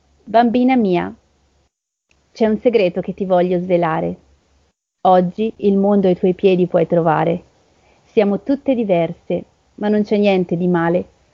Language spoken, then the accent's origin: Italian; Bergamo, Lombardy, Italy; Perché io sono di Bergamo